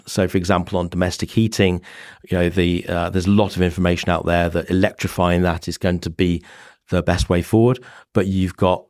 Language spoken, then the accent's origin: English; West Midlands, United Kingdom; I come from South Warwickshire. It's really beautiful.